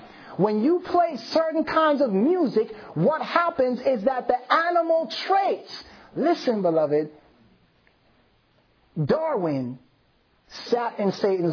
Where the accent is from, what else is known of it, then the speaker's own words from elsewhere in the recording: Jamaica; Now, I'm Jamaican, listen.